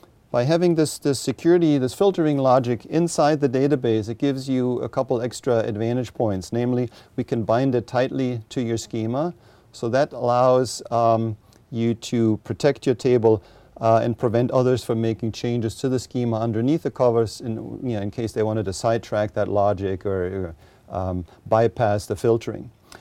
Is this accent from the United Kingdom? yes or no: no; Germany; English is a second language; now in Redmond, United States; I'm originally from Germany. I've been here many years.